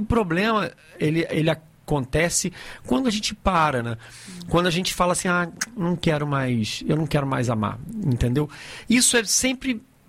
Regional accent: Rio de Janeiro, Brazil; now in Bahia, Brazil; Carioca hoje, já radicado na Bahia, já aprendi que é Mungunzá, já sou um baiano, só me sobrou um pouco do sotaque.

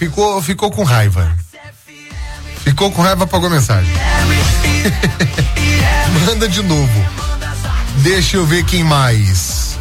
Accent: Marmelópolis, Minas Gerais, Brazil; sou de Marmelópolis.

